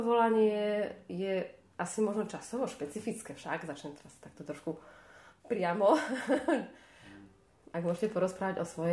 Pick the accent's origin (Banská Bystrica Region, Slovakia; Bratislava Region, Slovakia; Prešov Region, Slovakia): Banská Bystrica Region, Slovakia; Hriňová; ja som z Hriňovej, takže to je toť.